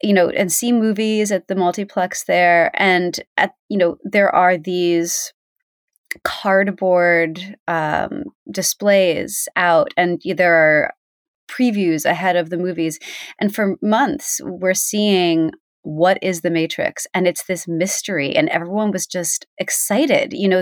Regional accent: Coxsackie, New York, United States; Cooksaki, New York. Unless you know somebody in prison, you probably have.

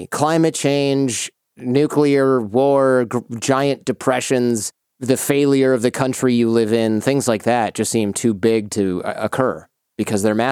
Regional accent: Michigan, United States; the only businesses that I saw people running back when I grew up in Michigan were restaurants and dry cleaning stuff.

